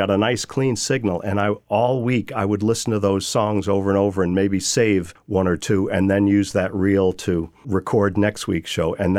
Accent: Minerva, New York, United States; One of the people she recorded was … from my hometown, from Minerva. I thought, how come I grew up here?

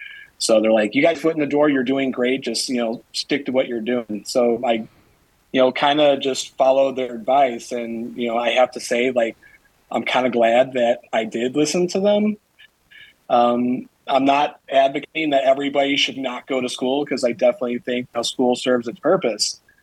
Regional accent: Evergreen Park, Illinois, United States; also born or lived in Lowell, Indiana; As far as where I'm from, I'm originally from Evergreen Park, Illinois. Then we moved out to Lowell, Indiana.

